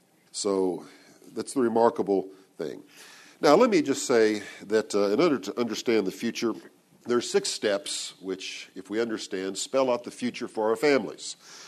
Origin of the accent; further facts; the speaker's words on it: Texas, United States; I'm from Texas, so I use Texas, the biggest state.